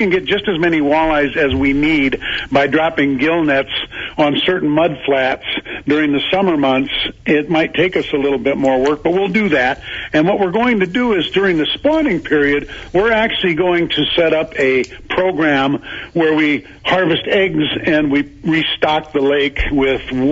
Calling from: Minnetonka, Minnesota, United States; I'm calling from Minnetonka right now.

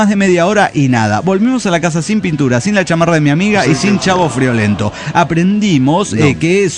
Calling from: Guadalajara, Jalisco, Mexico; Hola amigos … de Guadalajara, Jalisco, México.

